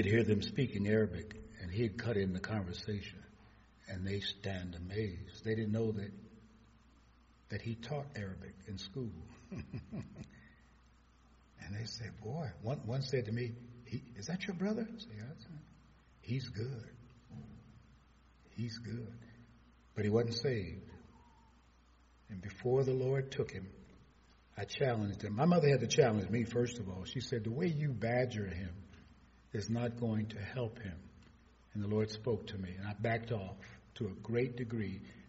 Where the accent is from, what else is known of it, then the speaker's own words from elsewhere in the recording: Michigan, United States; Because all my friends that I grew up with in the Brewster Projects of Hastings Street, they're all gone.